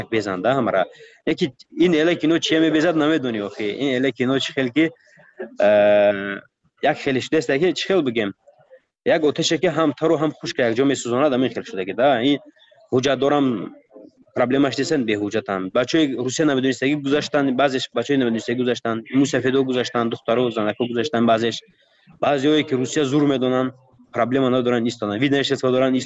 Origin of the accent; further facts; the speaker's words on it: Tajikistan; من گفتم من تاجیکم، گفتم از تاجیکستانم